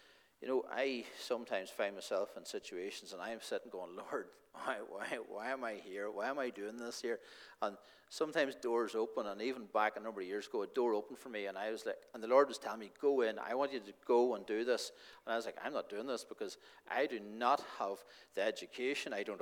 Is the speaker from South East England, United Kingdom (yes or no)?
no; Auchnamacken, Northern Ireland, United Kingdom; I grew up in South Armagh, right on the border, a wee place called Auchnamacken. But remember, we lived right on the border